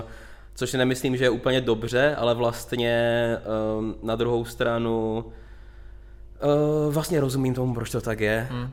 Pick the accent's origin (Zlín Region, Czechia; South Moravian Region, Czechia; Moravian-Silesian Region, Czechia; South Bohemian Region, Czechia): Moravian-Silesian Region, Czechia; Ostrava; Jo, pocházím z Ostravy.